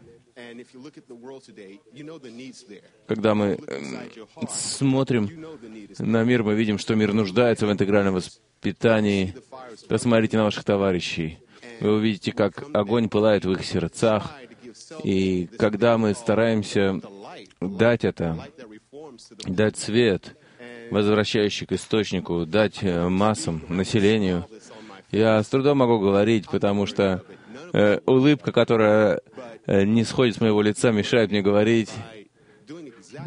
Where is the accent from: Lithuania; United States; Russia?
United States; Washington; из Вашингтона.